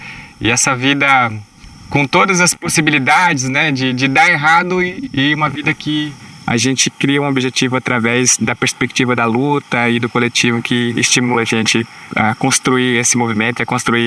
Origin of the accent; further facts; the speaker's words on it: Foz do Iguaçu, Paraná, Brazil; born there; also born or lived in Paraguay; Eu nasci em Foz do Iguaçu, depois eu fui lá pro... com a minha família, pro Paraguai, né?